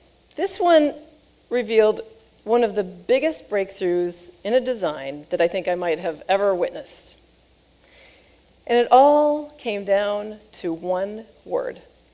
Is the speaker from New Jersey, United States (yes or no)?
no; Michigan, United States; As a Michigander, I can safely say that we are among the least smug people in the world